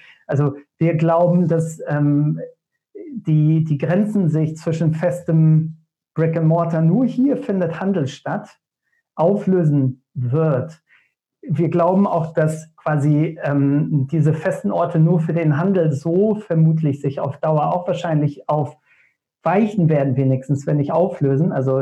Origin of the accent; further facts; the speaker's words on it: Lüneburg, Lower Saxony, Germany; irgendwo in der Lüneburger Innenstadt, wo ich herkomme